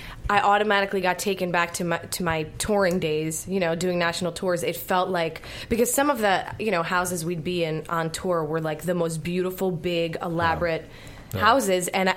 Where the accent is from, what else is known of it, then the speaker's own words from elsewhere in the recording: Linden, New Jersey, United States; We're both from Linden, New Jersey, and he is the oldest of three. His youngest sister and I grew up dancing together.